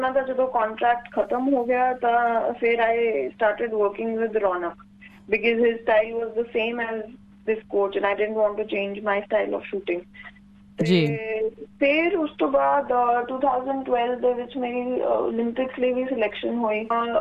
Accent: Patiala, Punjab, India; ਮੈਂ ਪਟਿਆਲੇ ਤੋਂ ਹਾਂ, ਮੈਂ ਪੜ੍ਹਾਈ ਕੀਤੀ ਹੈ ਯਾਦਵਿੰਦਰਾ ਪਬਲਿਕ ਸਕੂਲ ਚ

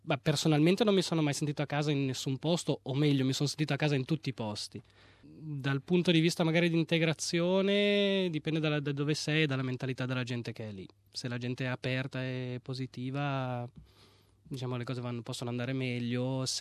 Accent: Milan, Lombardy, Italy; A Milano.

